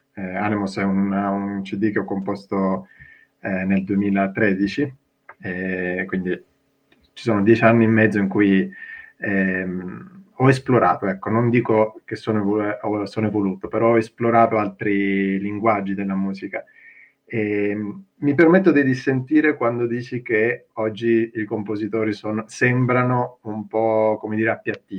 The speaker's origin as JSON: {"language": "Italian", "region": "Sicily", "country": "Italy", "tie": "born or raised there", "also_born_or_lived": "Switzerland", "said": "mio padre è molisano, quindi anche lì un po' di miscuglio. Però sì, sono cresciuto in Sicilia io. In Svizzera ci sono solo nato. Poi ho passato i primi 25 anni della mia vita in Sicilia."}